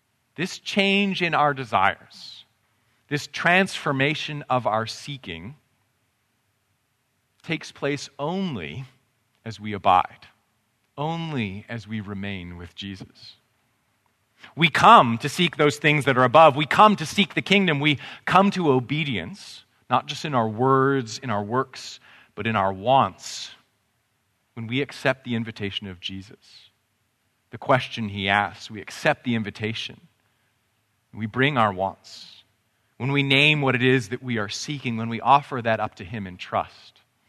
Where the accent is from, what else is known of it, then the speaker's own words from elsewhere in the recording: Canada; I'm Canadian. It seems kind of polite and Canadian to want such a thing.